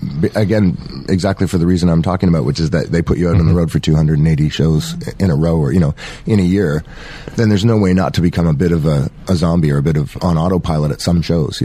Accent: Buffalo, New York, United States; accent: Buffalonian; there's a certain thick Buffalonian accent that makes us sound like we're from Downton Abbey or something.

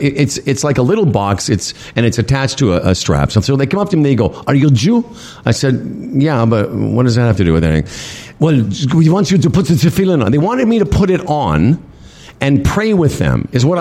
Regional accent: Moose Jaw, Saskatchewan, Canada; Because I'm from Moose Jaw.

